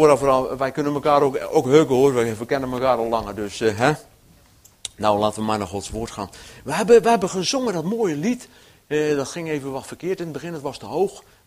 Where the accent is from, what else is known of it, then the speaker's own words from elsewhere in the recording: Dordrecht, South Holland, Netherlands; moved away as an adult; now in Friesland, Netherlands; ik kom oorspronkelijk uit Dordrecht. Ja, niet vanmiddag, maar oorspronkelijk. Ja, zo'n 10 jaar geleden zijn wij naar Friesland komen verhuizen in verband met het werk in de gemeente. En, dus ik ben een Hollander.